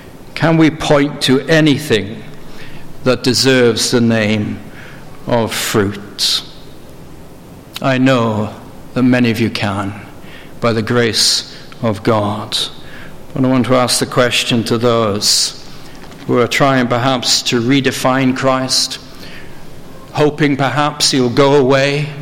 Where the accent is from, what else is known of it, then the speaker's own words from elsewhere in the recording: Wales, United Kingdom; it's a hymn that I grew up with in Wales